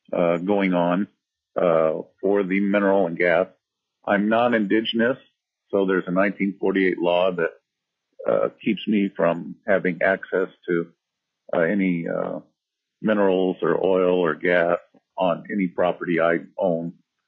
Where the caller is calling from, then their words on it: Anchorage, Alaska, United States; I'm testifying for myself, and I'm testifying from Anchorage, Alaska.